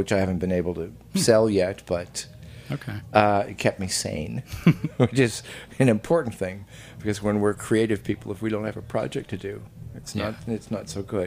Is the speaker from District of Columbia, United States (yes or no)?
no; Chicago, Illinois, United States; born there; And I said, I was born in Chicago, Illinois.